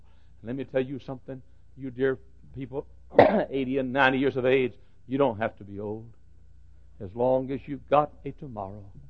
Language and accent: English; United States; I'm alive. I'm an American. I'm a Christian.